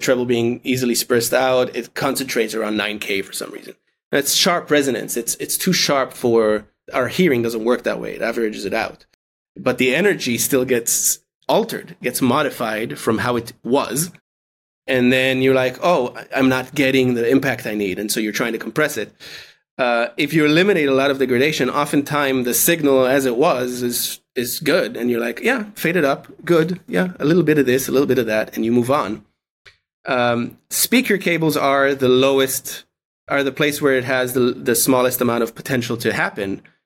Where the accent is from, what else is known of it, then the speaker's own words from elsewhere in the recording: Israel; English is a second language; I was in Israel. I'm from Israel originally.